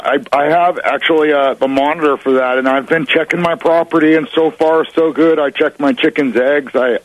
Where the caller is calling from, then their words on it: Washington, United States; I'm calling from Washington State.